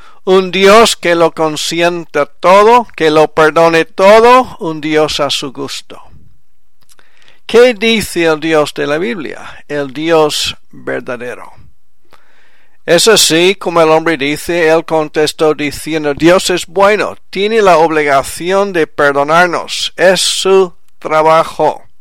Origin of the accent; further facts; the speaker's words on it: Quebec, Canada; first language French; Spanish is a second language; Yo fui criado en francés en Quebec, en Canadá